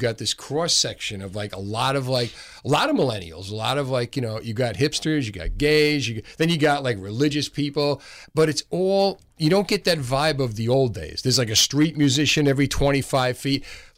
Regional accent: Union City, New Jersey, United States; Well, Union City.

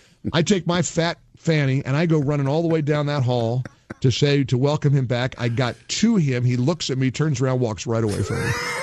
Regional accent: Ohio, United States; I'm an Irish guy from Ohio.

